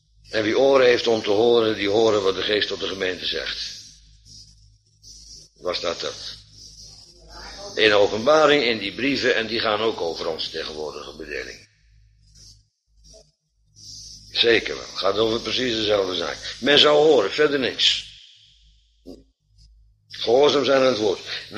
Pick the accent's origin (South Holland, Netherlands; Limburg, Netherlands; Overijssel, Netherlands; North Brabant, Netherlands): South Holland, Netherlands; Bodegraven; Want ik kom uit Bodegraven